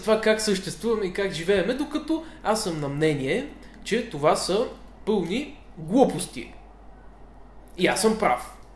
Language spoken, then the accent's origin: Bulgarian; Sofia, Sofia City, Bulgaria; Въпреки, че ти си от село, аз съм от София.